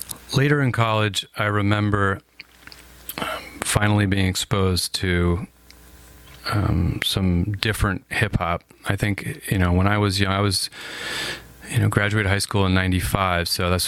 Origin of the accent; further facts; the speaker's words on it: New Jersey, United States; I think my, where I grew up in Northeast New Jersey, Bergen County, was, you know, middle and upper middle class.